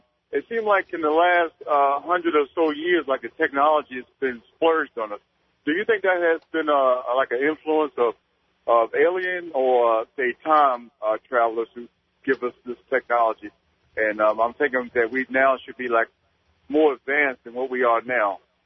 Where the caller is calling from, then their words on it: Virginia, United States; I'm calling from Virginia right now.